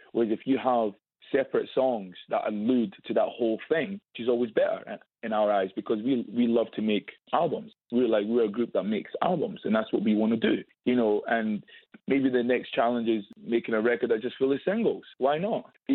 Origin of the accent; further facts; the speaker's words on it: Scotland, United Kingdom; growing up in Scotland.